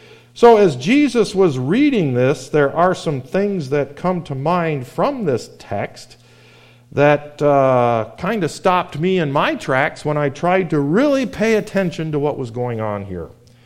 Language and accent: English; New York, United States; when I was in the youth group at our church growing up in New York